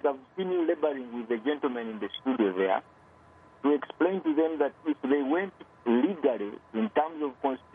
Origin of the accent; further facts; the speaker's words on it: Fort Portal, Western Region, Uganda; I'm from the Switzerland of Africa, Port Porto.